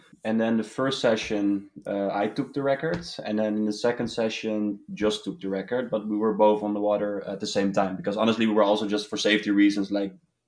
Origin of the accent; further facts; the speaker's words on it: Workum, Friesland, Netherlands; I think growing up in Workum also helps a bit